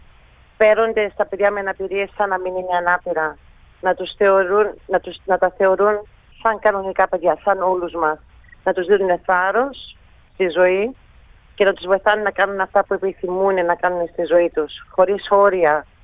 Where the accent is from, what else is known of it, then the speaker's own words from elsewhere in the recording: Peloponnese, Greece; now in Australia; Είμαστε από τη Πελοποννήσο, νομό Αρκαδία, και οι δύο γονείς μου είναι από τη Μεγαλόπολη και έζησα και εγώ στην Ελλάδα από τα 8 μου χρόνια μέχρι που γύρισα στην Αυστραλία στα 15.